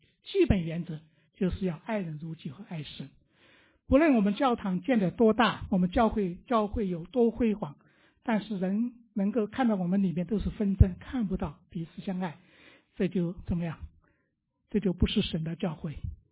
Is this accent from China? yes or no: yes; China; 我们起初从大陆来的这些知识分子啊